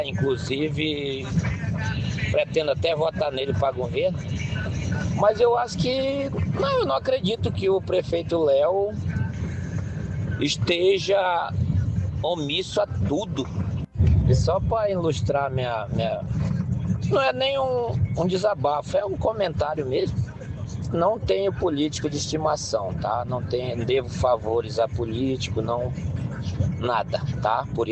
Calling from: São Carlos, Rondônia, Brazil; aqui de São Carlos. Eu estou vendo nos últimos dias que eu sou de São Carlos, Baixo Madeira

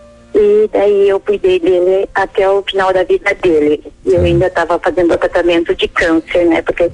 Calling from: Paraná, Brazil; Do Paraná.

